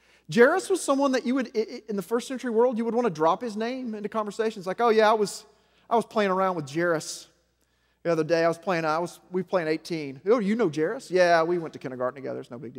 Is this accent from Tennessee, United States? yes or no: no; Arkansas, United States; Like, yeah, of course I have faith in Jesus. I'm from Arkansas, right?